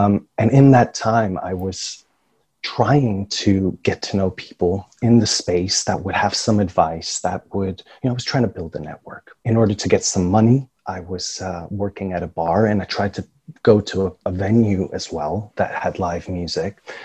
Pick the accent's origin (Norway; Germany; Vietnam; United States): Germany; Hesse; The small town where I grew up was just outside of Frankfurt, which is known for being a financial capital.